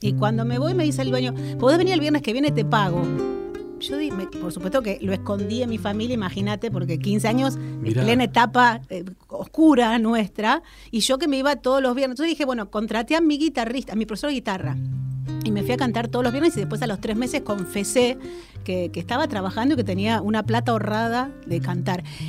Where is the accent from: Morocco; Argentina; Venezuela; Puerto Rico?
Argentina; más allá de que nosotros como argentinos, algunos no nos encanta tanto el tango